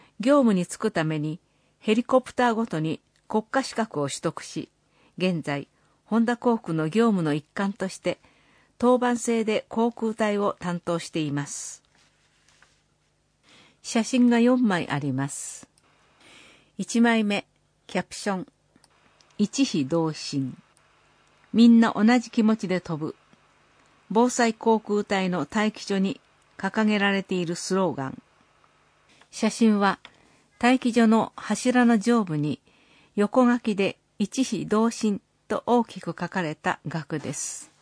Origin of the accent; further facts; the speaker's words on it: Tsurugashima, Saitama, Japan; 生まれ育った鶴ヶ島の消防士になりたいと思い、坂戸鶴ヶ島消防組合に奉職しました。